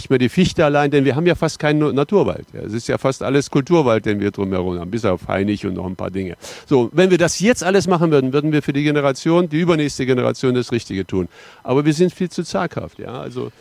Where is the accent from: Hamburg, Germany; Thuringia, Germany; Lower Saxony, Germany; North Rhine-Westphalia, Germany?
Thuringia, Germany; Gotha; ich bin in Gotha groß geworden.